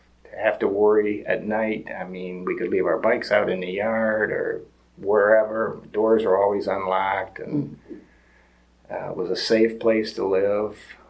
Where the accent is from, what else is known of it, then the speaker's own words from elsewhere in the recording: Milan, United States; But it was fun growing up in Milan. It was a nice town. People treated you decent.